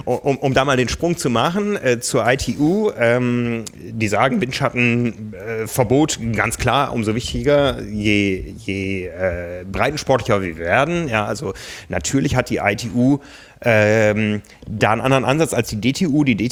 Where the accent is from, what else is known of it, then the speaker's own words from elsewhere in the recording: Osnabrück, Lower Saxony, Germany; now in Hamburg, Germany; Also ich weiß aus meiner Heimatstadt Osnabrück, da war immer der 1. Mai, war Eröffnung.